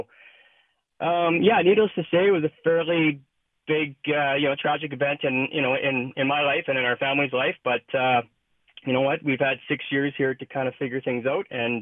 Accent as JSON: {"language": "English", "town": "Sherwood Park", "region": "Alberta", "country": "Canada", "tie": "born or raised there", "said": "I mean, I grew up playing hockey in Sherwood Park and all the way up"}